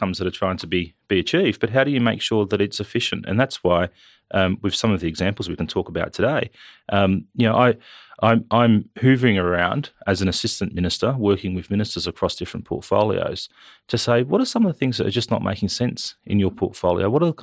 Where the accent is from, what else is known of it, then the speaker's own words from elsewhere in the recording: Wyalong, New South Wales, Australia; also born or lived in Canberra; I grew up in Wyalong, New South Wales, Central Coast, but I went to university here in Canberra.